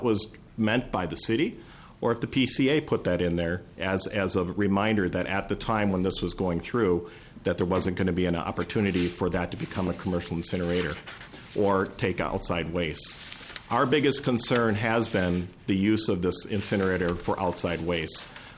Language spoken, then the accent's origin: English; Cottage Grove, United States; I've actually born and raised in Cottage Grove. My family lives there. My wife's parents still live there.